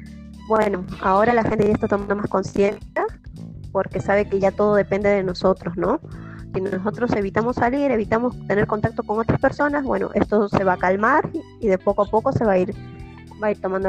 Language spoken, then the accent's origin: Spanish; Peru; Soy peruana. Vivo en Chimbote, que es a 8 horas de la capital de Perú, que viene a ser Lima, la capital a 8 horas. Tengo 26 años.